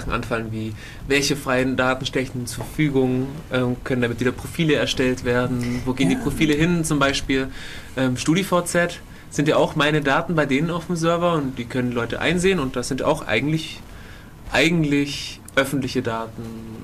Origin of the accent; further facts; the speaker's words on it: Northern Germany, Germany; accent: North German; Entschuldigung, ich komme halt aus dem Norden. Da haben wir halt andere Namen.